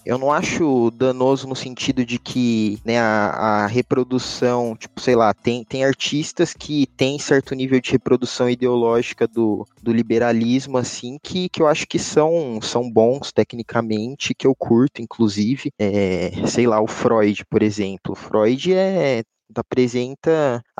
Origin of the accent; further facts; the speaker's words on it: São Carlos, São Paulo, Brazil; MC, sou de São Carlos. Trampo aqui em São Carlos também